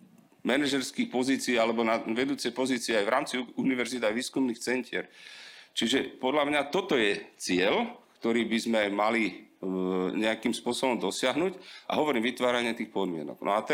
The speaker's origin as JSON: {"language": "Slovak", "town": "Bratislava", "region": "Bratislava Region", "country": "Slovakia", "tie": "born or raised there", "said": "Ja som sa narodil v Bratislave, celý život bývam v Bratislave, býval som v každej bratislavskej štvrti"}